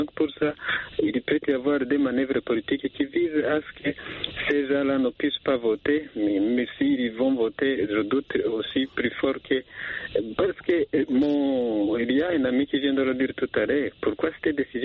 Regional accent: Bujumbura, Bujumbura Mairie, Burundi; je ne suis pas de la RDC, plutôt je suis de Bujumbura.

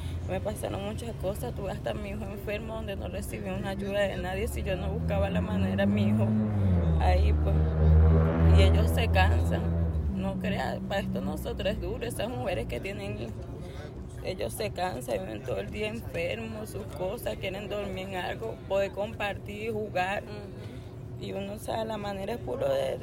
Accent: Putumayo, Colombia; moved away; Yo vengo desde Colombia, donde está la frontera de Ecuador y Colombia, se llama Putumayo. De ahí me vine viajando de ahí hasta Medellín

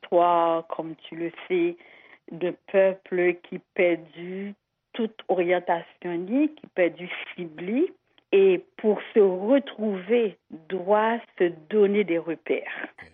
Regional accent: Haiti; moi, en tant qu'haïtienne, comme je suis racine

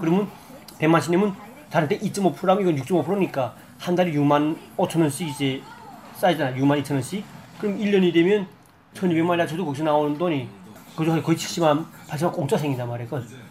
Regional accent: North Korea; now in South Korea; 우리 북한에서 온 이런 사람들

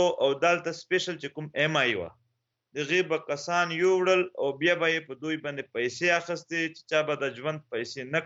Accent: Khyber Pakhtunkhwa, Pakistan; دلته زیاتره مونږ اوس د وزیرستان نه راغلي یو

